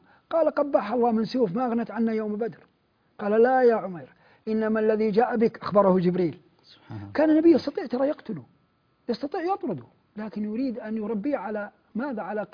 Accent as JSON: {"language": "Arabic", "town": "Mecca", "region": "Makkah Province", "country": "Saudi Arabia", "said": "أنا أعرف أناس عندنا في مكة"}